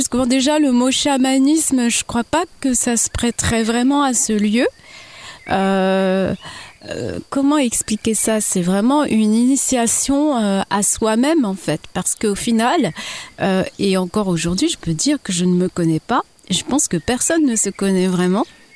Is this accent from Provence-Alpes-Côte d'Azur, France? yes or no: no; Paris, Île-de-France, France; born there; Je suis née à Paris, dans le 12e arrondissement. Je suis de nationalité franco-malienne. Mon père est malien. Ma mère est française, origine née au Congo, Congo-Brazzaville.